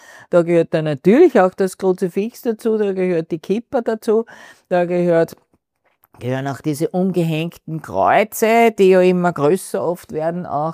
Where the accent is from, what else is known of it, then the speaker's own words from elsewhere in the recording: Austria; mich als Österreicherin beschämt.